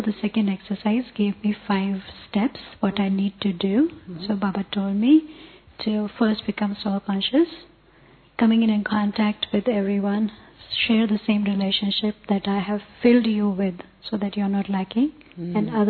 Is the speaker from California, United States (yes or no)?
no; Washington, District of Columbia, United States; from Washington, D.C., USA.